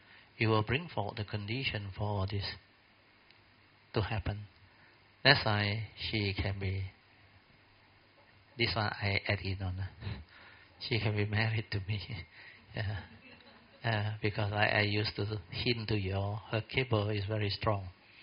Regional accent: Alor Setar, Kedah, Malaysia; Then I'm from Alostar. Then somehow, just third year training, I was sent there.

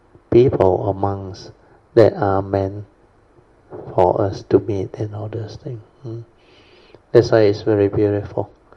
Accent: Alor Setar, Kedah, Malaysia; English is a second language; I have from my hometown one, Alostar one, and also the university one.

